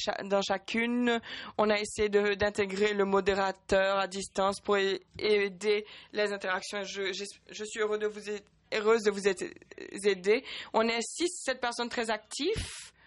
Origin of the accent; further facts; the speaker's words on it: Brazil; je suis du Brésil